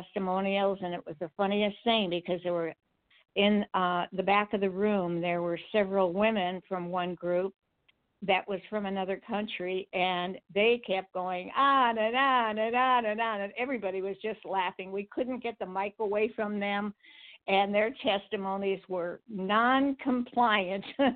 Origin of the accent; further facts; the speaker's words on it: Paso Robles, California, United States; I'm from Paso Robles, California. It's halfway between Los Angeles and San Francisco in a beautiful brick-growing area.